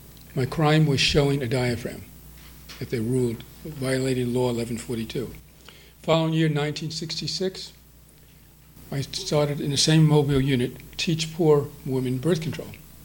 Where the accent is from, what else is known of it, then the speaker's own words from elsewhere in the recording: New York, United States; I'm from New York, and I'm outraged, and I said, wait a second.